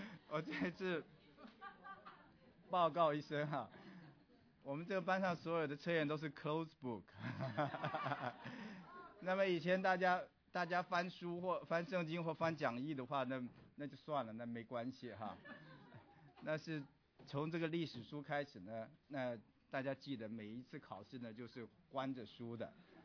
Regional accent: Taiwan; 像我们从台湾来的男孩子以前当过兵哈，受过那个军训哈

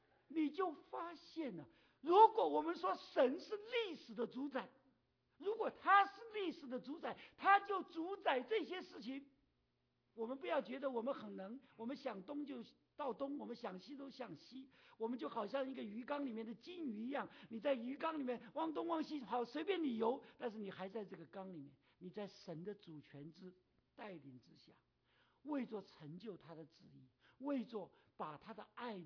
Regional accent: Taiwan; moved away as an adult; 我们从台湾都是坐船来的，90块美金就坐船来了，没有钱坐飞机的。

